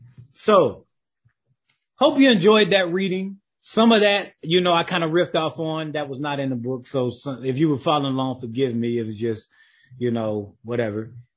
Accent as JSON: {"language": "English", "region": "the South", "country": "United States", "tie": "born or raised there", "said": "I was raised in the Black rural South, but I ended up going to Clemson"}